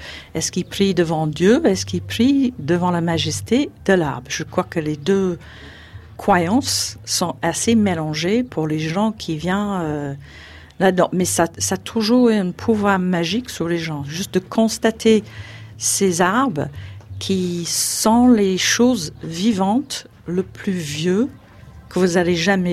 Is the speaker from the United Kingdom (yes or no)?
yes; England, United Kingdom; now in France; je suis anglaise qui habite dans le village de Leruto depuis 22 ans